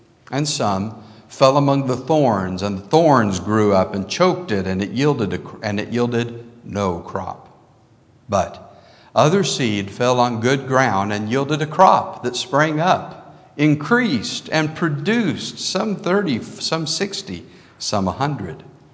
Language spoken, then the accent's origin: English; New Mexico, United States; Where I grew up in New Mexico, we had irrigation from the Rio Grande that irrigated our fields